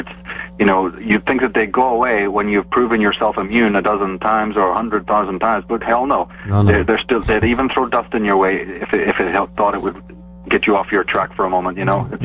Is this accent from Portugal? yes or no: no; Ireland; And of course, growing up in Ireland, I was very concerned.